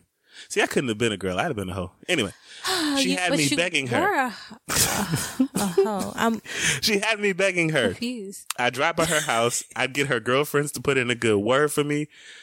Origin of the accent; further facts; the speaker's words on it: Scottsdale, Arizona, United States; I'm from Scottsdale. We mispronounce stuff on purpose.